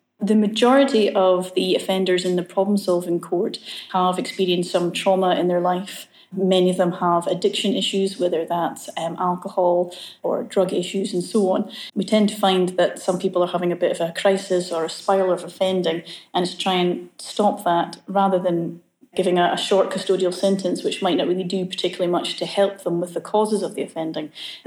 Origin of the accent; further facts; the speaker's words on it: Dundee, Scotland, United Kingdom; I'm from this area. I was born in Dundee and I went to Carnoustie High School.